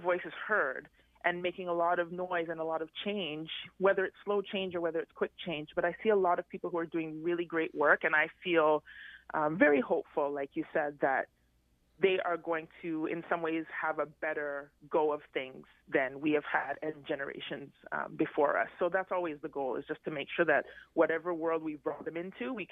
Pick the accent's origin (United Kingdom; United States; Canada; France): Canada; London, Ontario; I grew up in London, Ontario, and when I was growing up in London, it really wasn't very diverse.